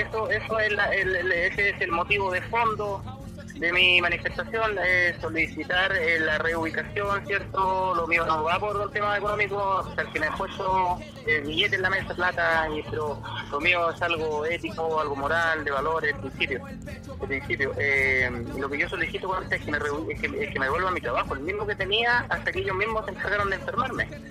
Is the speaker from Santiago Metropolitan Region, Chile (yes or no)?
no; Arica, Arica y Parinacota, Chile; yo soy oriundo de Arica